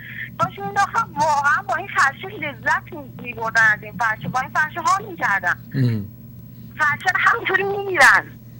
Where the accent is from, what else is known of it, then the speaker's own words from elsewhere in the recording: Iran; moved away as an adult; تازه هم یه ساله بودن از ایران اومدم،